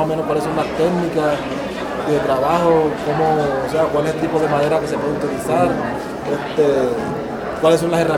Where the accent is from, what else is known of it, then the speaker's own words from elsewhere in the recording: Sucre, Colombia; vengo de la comunidad de la Asociación de Artesanos del Liguerón en el departamento de Sucre.